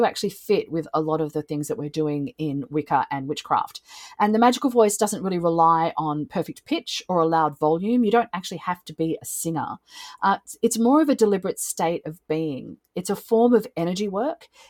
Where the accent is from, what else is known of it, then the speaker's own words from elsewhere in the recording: Australia; as everyone can hear, I am also Australian